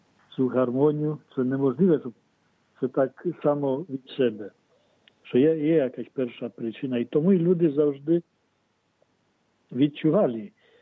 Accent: Zaporizhzhia, Zaporizhzhia Oblast, Ukraine; так говорить про наше рідне місто Запоріжжя, що це серце України.

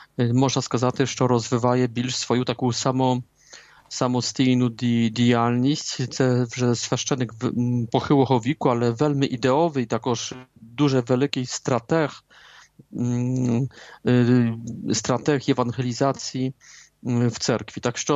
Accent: Poznań, Greater Poland, Poland; в Познані, в моєму рідному місті.

